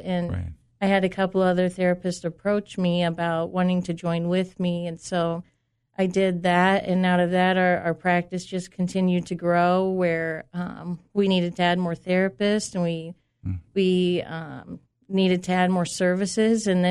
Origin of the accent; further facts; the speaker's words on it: Iowa, United States; I grew up in Iowa.